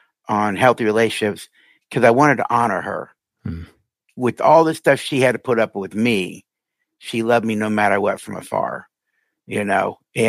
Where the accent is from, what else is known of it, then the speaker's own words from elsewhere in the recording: Miami, Florida, United States; born there; I was born in Miami